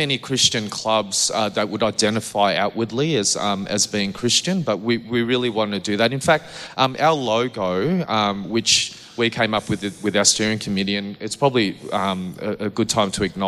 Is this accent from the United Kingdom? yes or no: no; Malaysia; because in Southeast Asia, and I'm from Malaysia